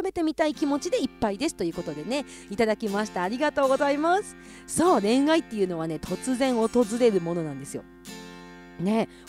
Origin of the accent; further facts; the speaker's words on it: Hokkaido, Japan; accent: Hokkaido dialect; なんもなんもね、北海道弁出ちゃったけども